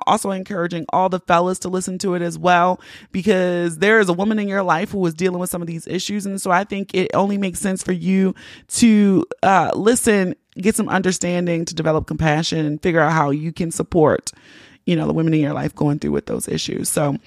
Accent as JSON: {"language": "English", "town": "Baltimore", "region": "Maryland", "country": "United States", "said": "Y'all know I'm from Baltimore and I love my city."}